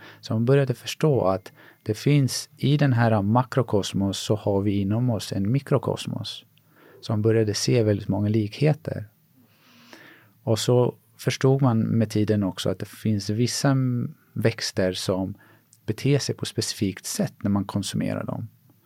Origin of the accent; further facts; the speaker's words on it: Sweden; born there; also born or lived in China; Min far är från Grekland och min mor är från Polen. Och jag är född här i Sverige.